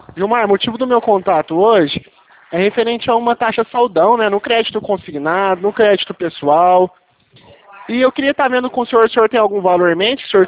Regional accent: Franca, São Paulo, Brazil; Eu sou aqui de Franca, São Paulo.

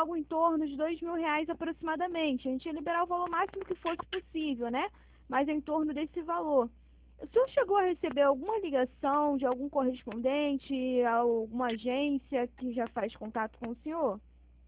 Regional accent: Rio de Janeiro, Brazil; eu sou de Bangu

